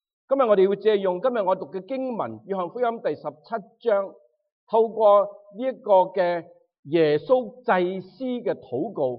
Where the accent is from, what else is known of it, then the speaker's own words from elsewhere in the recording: Guangdong, China; 我们自己同声同气，我们广东人